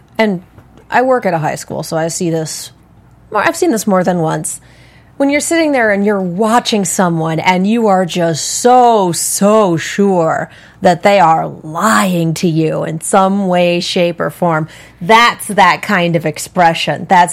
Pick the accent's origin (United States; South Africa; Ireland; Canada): Ireland; I'm Irish, I can say this.